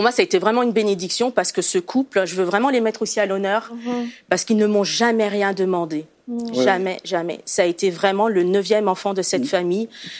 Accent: Italy; Je suis italienne, donc les mamas...

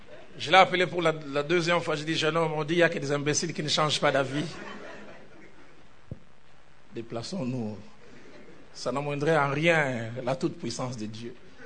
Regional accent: Kinshasa, DR Congo; je prêchais dans une grande école chez nous à Kinshasa

